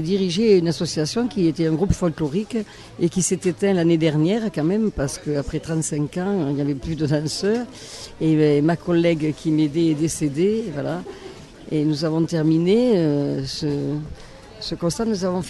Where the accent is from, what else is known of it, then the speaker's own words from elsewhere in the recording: Villefort, Occitanie, France; Je suis née à Villefort il y a 75 ans. J'ai toujours vécu